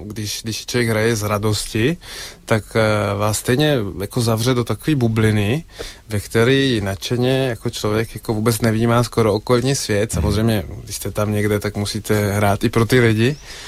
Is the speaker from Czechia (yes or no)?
yes; Brno, South Moravian Region, Czechia; born there; moved away; also born or lived in Italy; Řeknu, že jsem narozený v Brně, jo, jako takže jako ještě předtím, než jsem měl do Itálie, tak jsem se narodil tam.